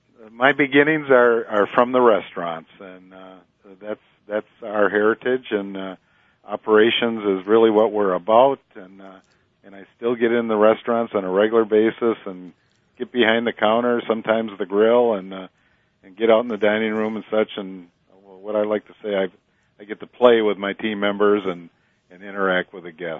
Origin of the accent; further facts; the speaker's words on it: Sauk City, Wisconsin, United States; it was an opportunity for me and my family to get to move back to my hometown of Sauk City and Prairie du Sac, which was exciting for us.